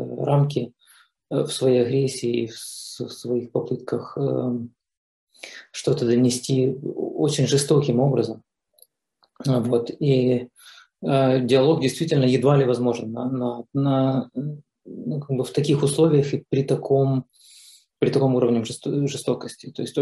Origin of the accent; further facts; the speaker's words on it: Ukraine; я украинец